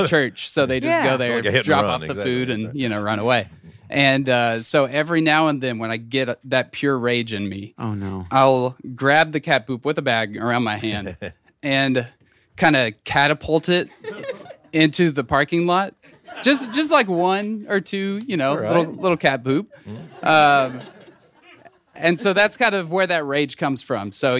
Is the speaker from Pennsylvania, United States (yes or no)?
no; Kentucky, United States; I'm from Kentucky. Yeah, and we live right next to a church.